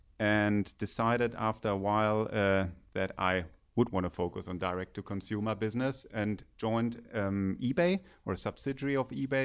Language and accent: English; North Rhine-Westphalia, Germany; English is a second language; now in United States; So I was born and raised in Germany, close to Düsseldorf.